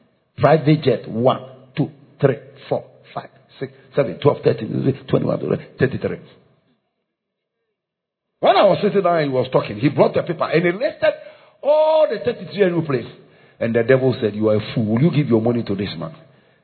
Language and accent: English; Ghana; I said, sir, I'm from Africa, Ghana, very far.